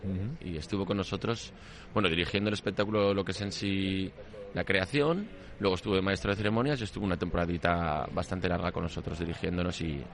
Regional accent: Zaragoza, Aragon, Spain; Pues mira, yo soy de Zaragoza.

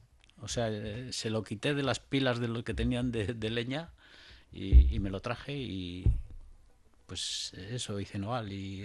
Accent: Santurce, Basque Country, Spain; Yo soy de Santurce

